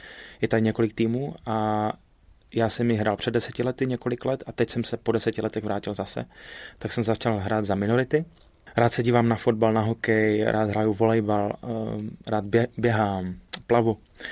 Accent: Opava, Moravian-Silesian Region, Czechia; Tak já pocházím z Opavy, ze Slezska. Jsem rodilý Slezán, Opavák, kde jsem se narodil, přímo z Opavy, kde jsem vyrůstal, kde jsem bydlel. Donedávna jsem tam měl stálou adresu.

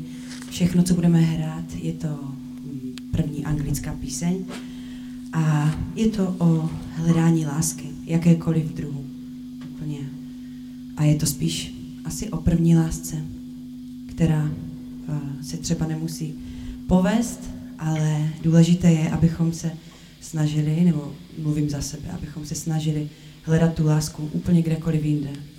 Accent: Valašská Polanka, Zlín Region, Czechia; Jinak jsme teda všichni z Valašské Polanky. Náš bubeník je ze Vsetína, to je kousíček. Takže ano, jsme kapela z Valašska, Polanky.

